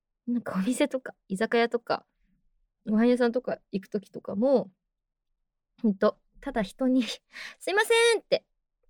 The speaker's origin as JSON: {"language": "Japanese", "region": "Kanagawa", "country": "Japan", "said": "出身は、神奈川県ですね。今、横浜のあたりに住んでまして、海が見えて、綺麗なところです。"}